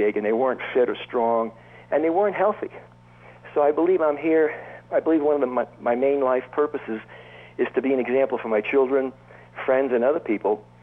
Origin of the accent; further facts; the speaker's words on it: New York City, New York, United States; born there; Well, I was born in Staten Island, New York in 1938, and most of my early memories are about World War II